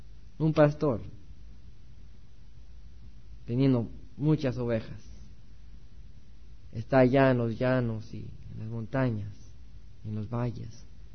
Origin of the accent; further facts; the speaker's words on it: Mexico City, Mexico; born there; Yo fui católico por toda mi vida. Yo nací en México, en Distrito Federal.